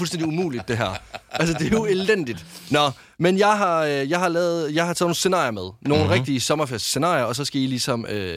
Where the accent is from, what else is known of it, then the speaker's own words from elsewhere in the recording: Jutland, Denmark; Jeg er jo jyde jo.